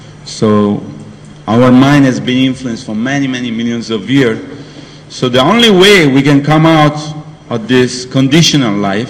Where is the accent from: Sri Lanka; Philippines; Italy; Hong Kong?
Italy; English is a second language; because I am from Italy, I like racing car and racing bike